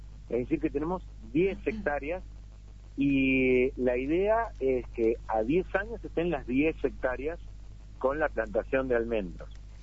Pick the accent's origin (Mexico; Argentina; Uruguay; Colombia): Argentina; Bahía Blanca, Buenos Aires Province; nosotros hace muchos años que estamos acá en la provincia, pero somos nativos de Bahía Blanca.